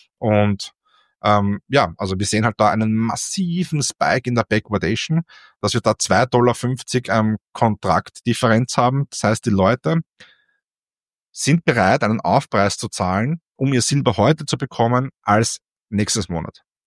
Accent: Austria; Bei uns in Österreich

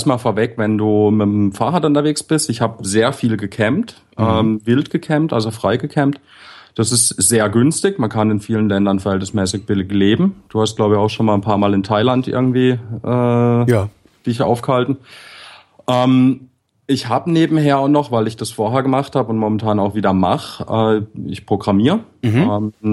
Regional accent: Bad Krozingen, Baden-Württemberg, Germany; In Bad Krozingen, das ist südlich von Freiburg.

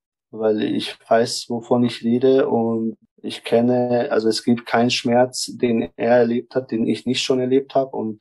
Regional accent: Germany; now in Vienna, Austria; ich komme aus Deutschland hierher

